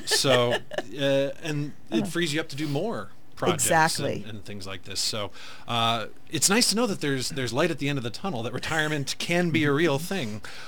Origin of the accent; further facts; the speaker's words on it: West Haven, Connecticut, United States; I grew up in West Haven